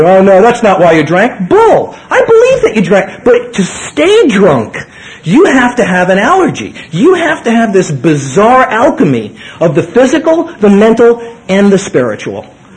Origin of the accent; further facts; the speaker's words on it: New York City, New York, United States; I come from the Bronx in New York City. I was brought up in a completely insane family.